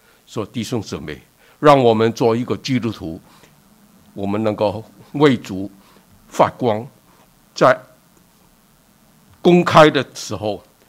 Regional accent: China; 那么你看到我们中国人呢，皇帝叫天子

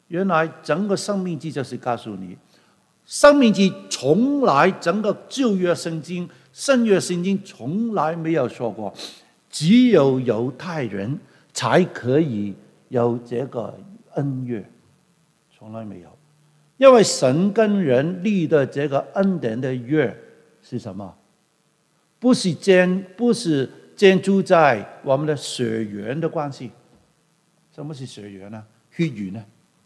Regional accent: Guangdong, China; 我们广东人是扑心扑命，有没有听过？

